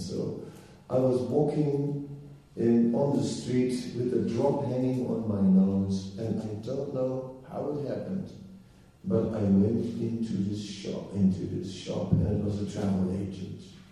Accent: Netherlands; I said, I'm from Holland, you know.

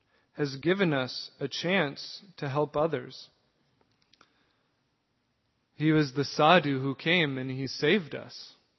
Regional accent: South Dakota, United States; growing up in South Dakota, that's so much of the society there is hunting.

